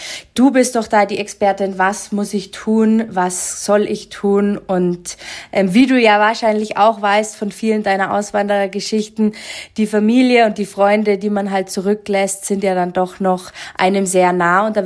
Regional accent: Munich, Bavaria, Germany; moved away as an adult; now in Colorado, United States; Tatsächlich bin ich ein Münchner Kindl, komme aus München, wie man hört, und liebe die Berge

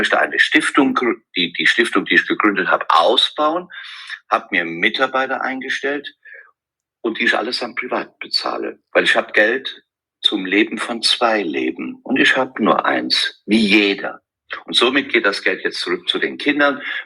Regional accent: Rhineland-Palatinate, Germany; bin dann von meiner Heimat im Westerwald gestartet

